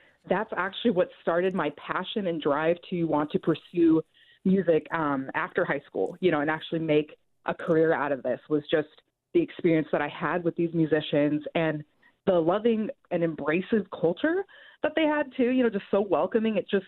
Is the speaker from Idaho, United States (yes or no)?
yes; Coeur d'Alene, Idaho, United States; Yeah, so I was born and raised in Coeur d'Alene, Idaho, and went to Canfield Middle School, Coeur d'Alene High School, did all my formal band training there